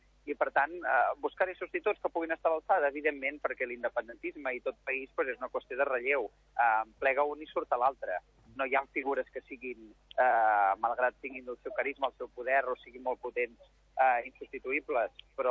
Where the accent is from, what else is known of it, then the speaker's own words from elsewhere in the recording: La Garriga, Catalonia, Spain; malgrat això que sóc de la Garriga